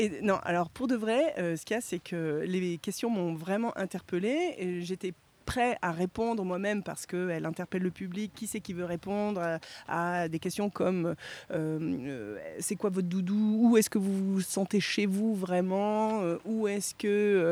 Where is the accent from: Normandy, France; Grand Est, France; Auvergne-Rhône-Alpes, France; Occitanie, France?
Auvergne-Rhône-Alpes, France; Montluçon; born there; now in Haute-Loire, France; Je suis née à Montluçon. Je vis en Haute-Loire, bon, c'est pas loin